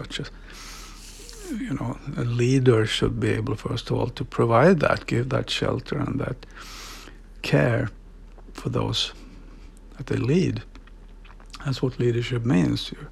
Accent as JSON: {"language": "English", "town": "Stockholm", "region": "Stockholm County", "country": "Sweden", "tie": "born or raised there", "second_language": "English", "said": "But actually, I grew up here. Stockholm is my hometown. I grew up my teens, childhood and teens in a small town."}